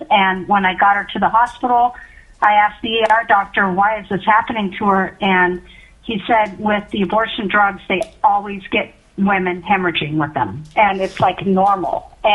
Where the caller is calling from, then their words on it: Alaska, United States; I'm calling from the Nano, Alaska